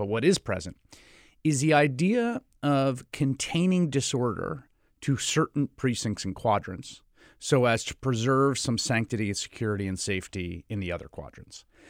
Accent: New York City, New York, United States; And I grew up in New York City in the 1980s and 90s. I grew up in the Bronx.

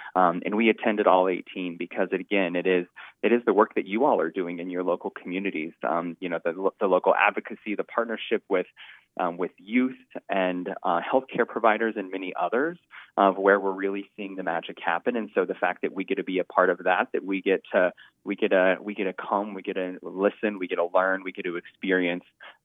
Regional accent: Sterling, Colorado, United States; I myself, for example, grew up in Sterling in Northeast Colorado, where I know that my experience growing up in Northeast and rural Colorado is much different than my experience would be living in downtown Denver.

